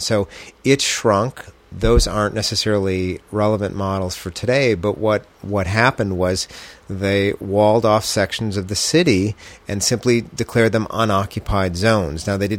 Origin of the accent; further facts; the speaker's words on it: Detroit, Michigan, United States; cities like Detroit, my hometown, and how they adapt to the population that now resides there.